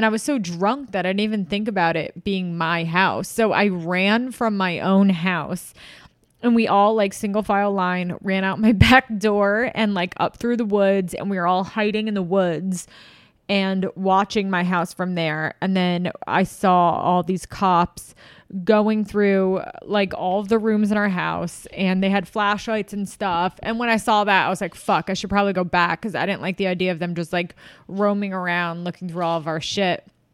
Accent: Irvington, New York, United States; I grew up in Westchester in Irvington, but my house was in Tarrytown.

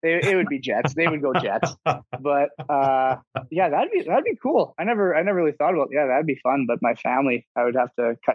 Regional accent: Winnipeg, Manitoba, Canada; I am from Winnipeg.

